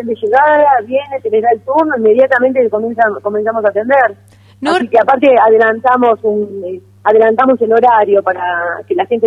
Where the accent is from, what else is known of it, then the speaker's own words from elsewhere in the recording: Buenos Aires, Argentina; Yo de Buenos Aires, Palermo, bien porteña.